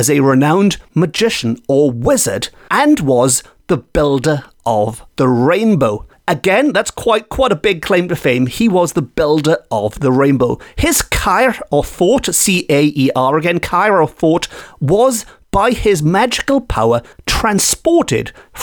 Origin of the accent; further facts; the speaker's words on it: Port Talbot, Wales, United Kingdom; Sir Anthony Hopkins from my hometown of Port Talbot.